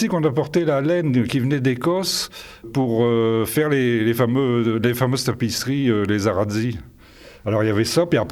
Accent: Arras, Hauts-de-France, France; Je suis né à Arras, j'ai pas mal voyagé mais j'ai jamais bougé, j'ai toujours habité à Arras.

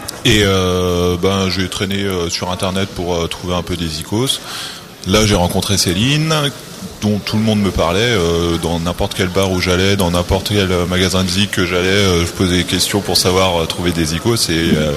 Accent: Arras, Hauts-de-France, France; d'Arras, quoi, c'était autour d'Arras. Ouais. Eux ils sont de Manicourt en Comté, moi j'étais d'Arras.

